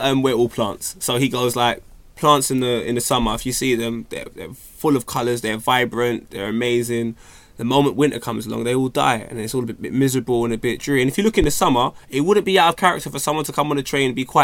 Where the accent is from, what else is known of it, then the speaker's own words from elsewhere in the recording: Jamaica; And I'm from Jamaica.